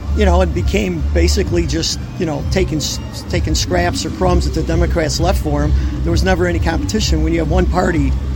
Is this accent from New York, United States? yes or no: no; Chicago, Illinois, United States; Jefferson Park.